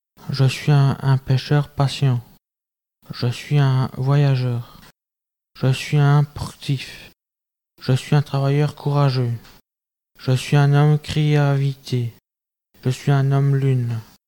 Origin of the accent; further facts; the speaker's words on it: Wallonia, Belgium; born there; Je suis né en Belgique, à Villers-Perrouin, à la campagne. Je suis né dans le pays rouge.